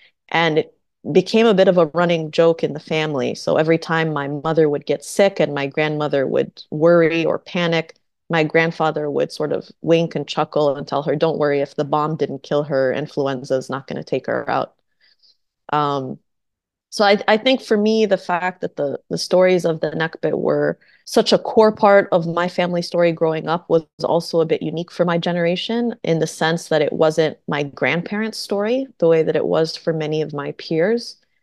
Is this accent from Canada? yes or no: no; Tennessee, United States; moved away as an adult; now in California, United States; I grew up mostly in Tennessee from K through 12 and then undergrad also. And I left Tennessee after undergrad and went to D.C. for work and grad school, and have been in California since 2016.